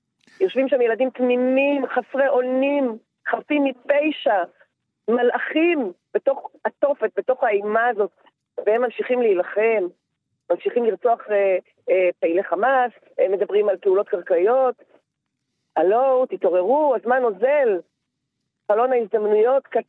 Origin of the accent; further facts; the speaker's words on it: Nir Oz, Southern District, Israel; תראה, אני מקיבוץ נירוז.